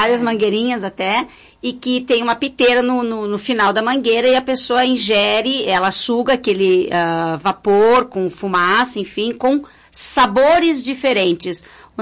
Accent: Rio Grande do Sul, Brazil; Agora me veio uma outra coisa na cabeça imediatamente, como gaúchos, é

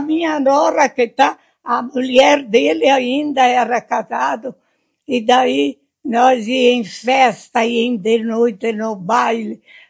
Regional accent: Itapera, Brazil; moved away as an adult; now in Lagoa Vermelha, Brazil; Não, nasci em Itapera, lá, junto com a minha família, casei com 20 anos. Depois, o meu sogro veio à Lagoa Vermelha procurar terra para os filhos

